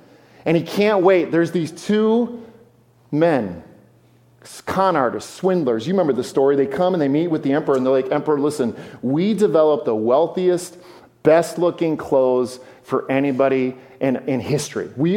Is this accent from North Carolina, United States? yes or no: no; Forest Lake, Minnesota, United States; I grew up in Minnesota. I grew up in Forest Lake my whole life, right?